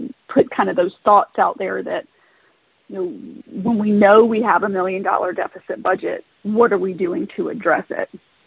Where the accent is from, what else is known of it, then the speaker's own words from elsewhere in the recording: the South, United States; And I'm from the South, you know.